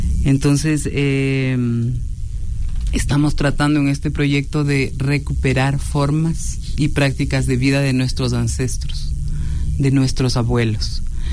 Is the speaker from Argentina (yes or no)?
no; Ecuador; esa herencia que tenemos como ecuatorianos, como ecuatorianas